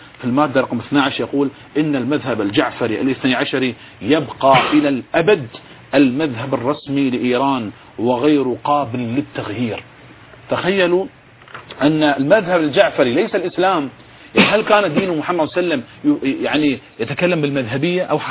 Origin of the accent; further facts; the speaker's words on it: Bahrain; من حقي أنا كمواطن بحريني أن أعلق كما هو علق على الأحداث في البحرين